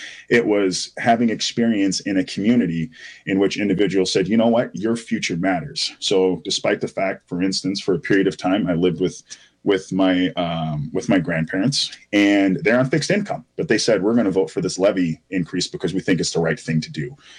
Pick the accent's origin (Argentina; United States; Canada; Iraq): United States; St. Paul, Minnesota; born there; I was born in St. Paul, but I had a lot of housing instability. I lived in 35 different places by the time I was 15.